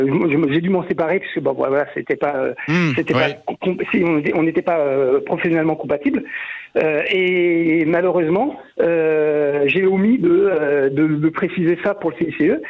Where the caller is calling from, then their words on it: La Ville-du-Bois, Île-de-France, France; Alors, je viens de la ville du Bois, dans l'Essonne.